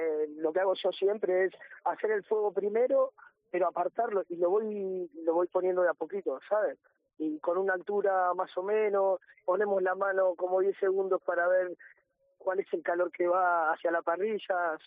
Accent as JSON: {"language": "Spanish", "country": "Argentina", "said": "bueno, ya sabes, como argentino, para nosotros es religión el asado"}